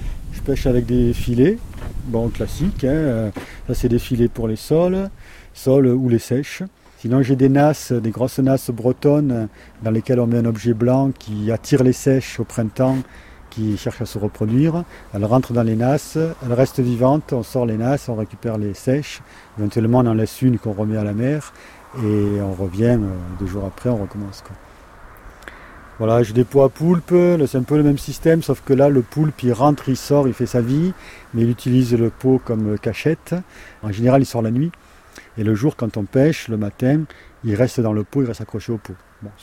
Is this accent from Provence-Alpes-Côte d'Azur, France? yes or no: yes; Arles, Provence-Alpes-Côte d'Azur, France; Mais là, nous, on est des Arlésiens, on est des étrangers.